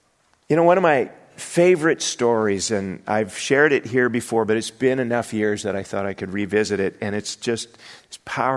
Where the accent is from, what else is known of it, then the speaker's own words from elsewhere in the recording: Rochester, Minnesota, United States; common places and people like Rochester, which is my hometown.